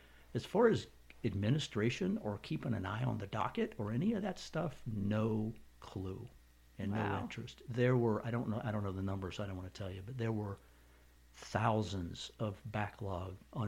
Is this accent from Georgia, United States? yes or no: yes; Savannah, Georgia, United States; Well, I'm from Savannah originally, born and raised here. Went to Savannah High School, thank you, Blue Jackets.